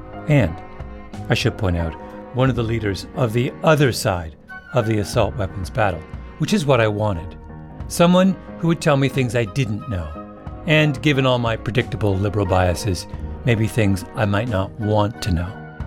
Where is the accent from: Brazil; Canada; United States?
Canada; When I was growing up in Canada, I don't think I even knew anyone who'd held a gun.